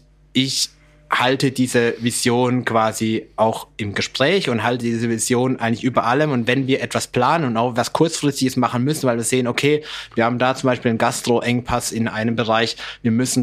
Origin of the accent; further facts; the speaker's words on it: Switzerland; Aber ich bin ja Schweizer